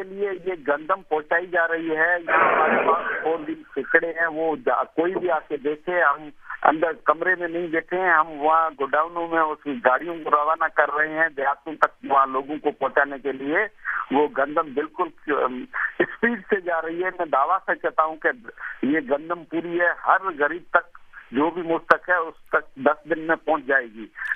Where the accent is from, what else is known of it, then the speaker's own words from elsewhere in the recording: Mithi, Sindh, Pakistan; میں تھر سے یہاں پیدا ہوا ہوں